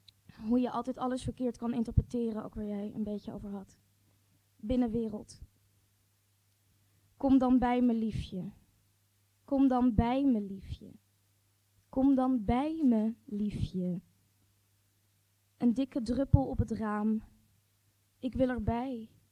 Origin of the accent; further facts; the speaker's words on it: Amsterdam, North Holland, Netherlands; Ik kom uit Amsterdam oorspronkelijk. En een ras echte.